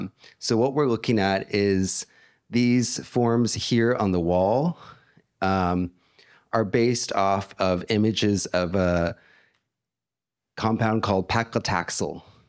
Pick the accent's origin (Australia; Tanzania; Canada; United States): Canada; British Columbia; So I just said in the Downriver dialect of Hunkaminam my name, and that I'm from Musqueam, Simk, and Nkamupalux.